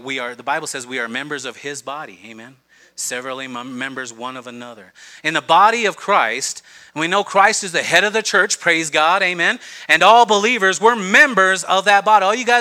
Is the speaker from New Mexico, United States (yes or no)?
yes; Aztec, New Mexico, United States; He and I grew up in Aztec, amen.